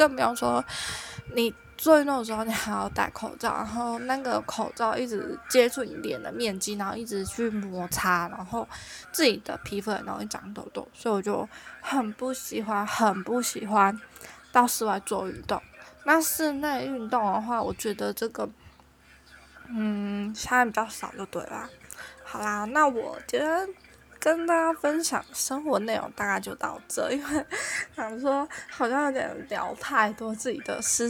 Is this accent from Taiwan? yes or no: yes; Taiwan; 虽然我们台湾人